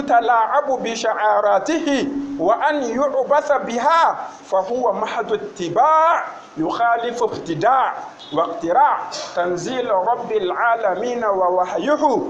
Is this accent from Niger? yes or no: yes; Niger; بلادنا النيجر